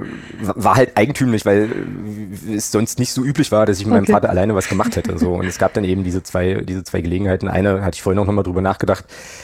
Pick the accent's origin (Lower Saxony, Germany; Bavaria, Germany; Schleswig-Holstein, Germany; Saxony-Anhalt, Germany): Saxony-Anhalt, Germany; Magdeburg; ich bin in Magdeburg geboren und aufgewachsen